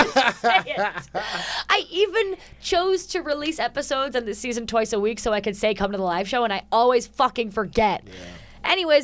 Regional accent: Ohio, United States; I'm from Ohio.

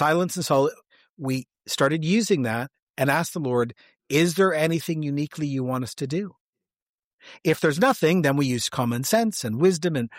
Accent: Canada; No, I am not, sir. I am a Canadian.

